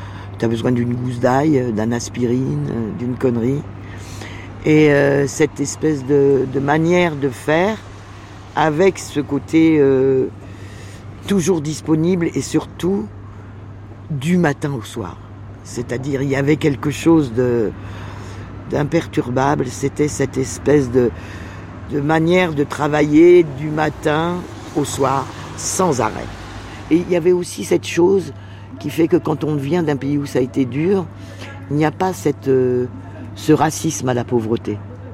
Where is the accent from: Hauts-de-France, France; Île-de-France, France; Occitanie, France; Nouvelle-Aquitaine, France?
Nouvelle-Aquitaine, France; je suis des Deux-Sèvres.